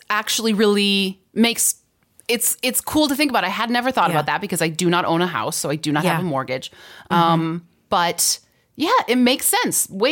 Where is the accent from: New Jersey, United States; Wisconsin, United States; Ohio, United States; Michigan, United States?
Wisconsin, United States; I'm from New York. Well, I'm from Wisconsin, technically